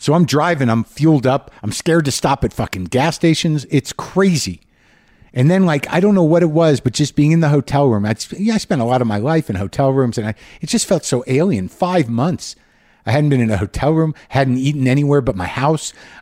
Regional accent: New Mexico, United States; I grew up in New Mexico. I was looking forward to coming home and maybe, you know, regrouping a bit.

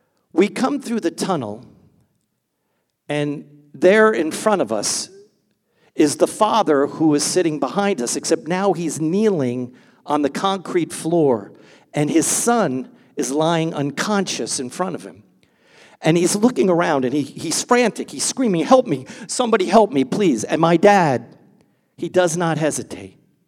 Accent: Linden, New Jersey, United States; we made it into the Little League championship game in my hometown, Linden, New Jersey.

